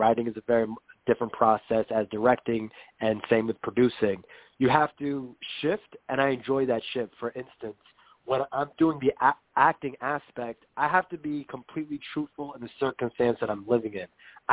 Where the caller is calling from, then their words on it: Brooklyn, New York, United States; I'm coming from Brooklyn.